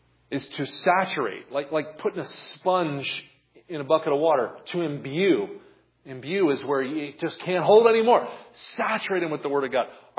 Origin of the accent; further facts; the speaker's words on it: New Jersey, United States; We grew up in New Jersey, and anytime it would snow, we would go out and take a walk, and the town was shut down.